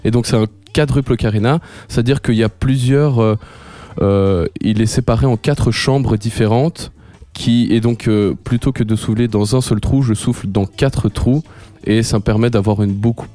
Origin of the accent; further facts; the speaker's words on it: Geneva, Switzerland; now in Belgium; Alors, je viens de Genève.